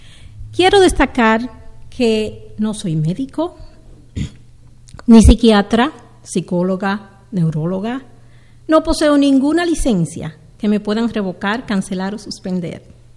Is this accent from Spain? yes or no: no; Dominican Republic; fue como decimos los dominicanos, en pañales y muy asustada.